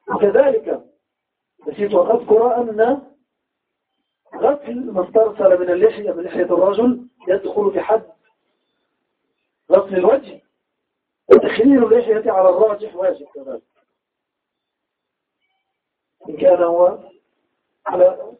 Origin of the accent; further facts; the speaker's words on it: Egypt; عند العامة عندنا في مصر يسمون العقب بالكعب